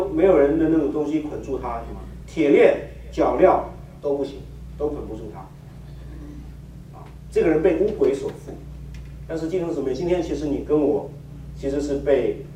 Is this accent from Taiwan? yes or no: no; China; 我记得我从小在农村长大，啊，我在农村长大，我是从来不敢一个人走，经过坟地的，你知道，中国农村有很多坟场